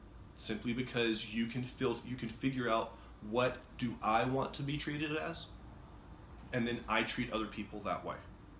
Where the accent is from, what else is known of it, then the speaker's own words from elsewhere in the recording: the South, United States; And I grew up in the South. I went through cotillion.